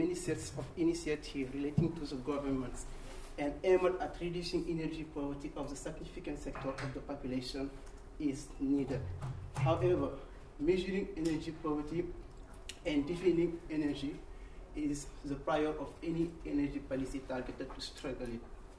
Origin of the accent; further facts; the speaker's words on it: Senegal; now in Tunisia; I'm from Senegal and I study in Tunisia.